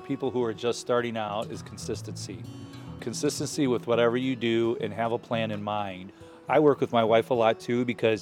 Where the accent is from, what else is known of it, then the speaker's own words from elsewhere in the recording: Spencer, Ohio, United States; Yeah, I grew up south in Spencer.